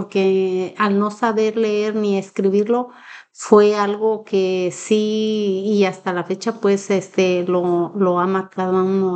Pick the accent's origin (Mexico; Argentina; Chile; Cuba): Mexico; las personas que se vienen todas, como yo lo hice, por una ilusión, por algo, porque sabemos lo que está pasando en mi país, México, que hay mucha violencia, pues bastante gente se viene para acá.